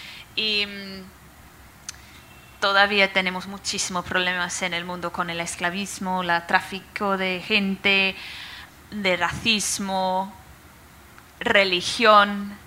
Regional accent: United Kingdom; Spanish is a second language; como británica que lo soy, es muy interesante en mi país la falta de conciencia

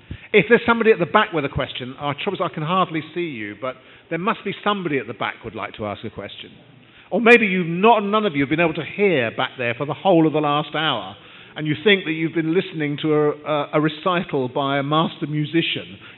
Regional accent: London, United Kingdom; I come from London, which is now an international city.

